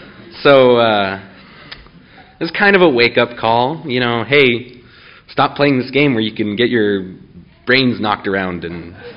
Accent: Canada; I'm from Canada, and that's important because it's about hockey.

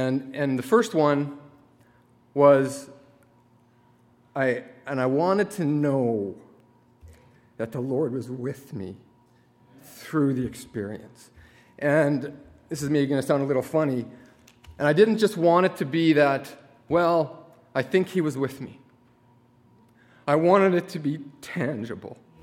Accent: Regina, Saskatchewan, Canada; I'm from Regina. I'm married to Candace, and I have two kids, Hudson and Natalia.

